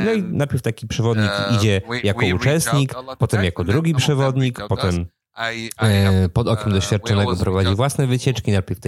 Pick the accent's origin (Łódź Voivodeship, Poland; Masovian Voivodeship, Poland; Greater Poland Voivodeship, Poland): Greater Poland Voivodeship, Poland; Poznań; Jako typowy poznaniak oczywiście od razu pytam o cenę